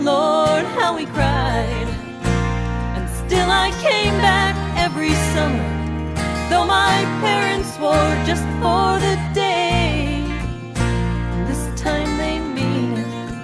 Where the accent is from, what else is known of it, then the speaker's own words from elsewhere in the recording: Ohio, United States; Well, we grew up in Ohio, in a small suburban neighborhood.